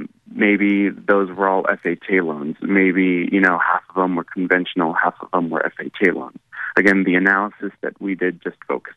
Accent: Fresno, California, United States; what I've seen in Philly and then in my hometown of Fresno

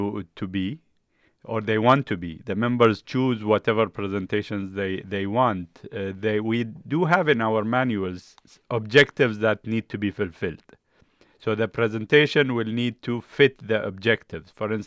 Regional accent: Dubai, United Arab Emirates; So I used to say, I'm from Dubai.

